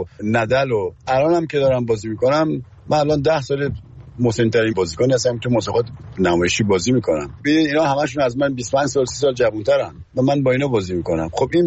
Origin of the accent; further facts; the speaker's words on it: Tehran, Tehran Province, Iran; پدرم اونجا کار میکرد و یکی از کارمندان نگهداری استادیوم تو ورزشگاه و منم تو اونجا به دنیا اومدم و از همونجا بزرگ شدم